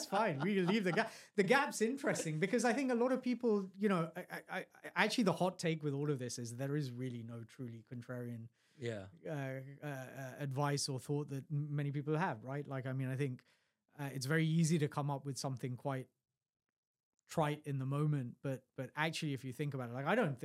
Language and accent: English; United Kingdom; because my experience is fundamentally as a British citizen, right? And that's where I've grown up. I've lived in other parts of the world.